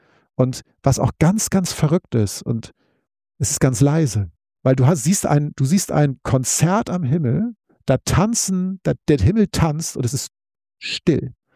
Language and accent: German; Northern Germany, Germany; Ich bin Norddeutscher.